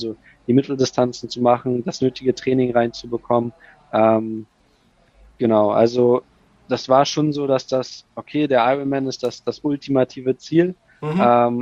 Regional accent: Germany; Und Hamburg einfach, ich meine, ich komme hier aus der Ecke, wir haben auf der Strecke auch ab und zu mal trainiert.

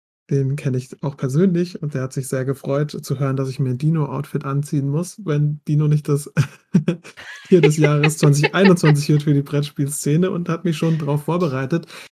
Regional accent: Mannheim, Baden-Württemberg, Germany; Ich komme ja aus Mannheim

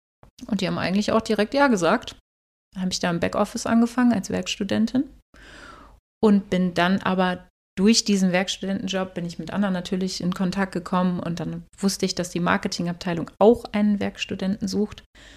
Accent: St. Peter-Ording, Schleswig-Holstein, Germany; weil ich komme aus einem sehr schönen Ort, einem Touristenort, aus St. Peter-Ording an der Nordseeküste.

